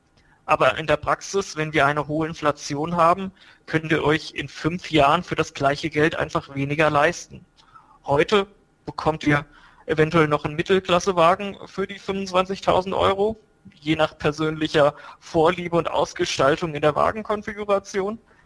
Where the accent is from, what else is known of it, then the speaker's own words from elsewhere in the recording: Schwelm, North Rhine-Westphalia, Germany; born there; now in Frankfurt am Main, Germany; ich wohne in Frankfurt am Main, komme ursprünglich jedoch aus dem Geschäftsgebiet der VR Bank Hessenland. Ich bin gebürtiger Schwelmer.